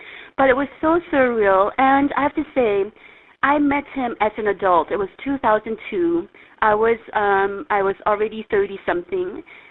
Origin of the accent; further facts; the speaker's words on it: Cambodia; and then all of a sudden, I'm snapped back into my home country, which was a war zone, and it was still a war zone in 1995.